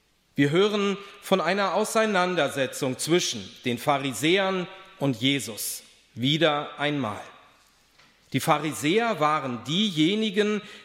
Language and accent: German; Stade, Lower Saxony, Germany; In meiner Kindheit gab es während der Ferienfreizeiten meiner Heimatgemeinde Stade immer den Workshop Sparschweine basteln.